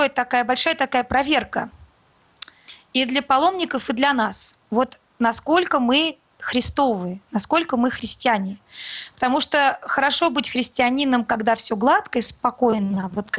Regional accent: Moscow, Russia; Он стал спрашивать, откуда я, из Москвы, то все.

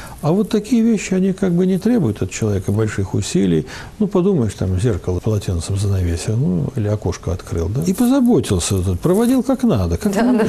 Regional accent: Abkhazia, Georgia; я вырос в Абхазии, у нас там тоже были некие мусульманские такие районы

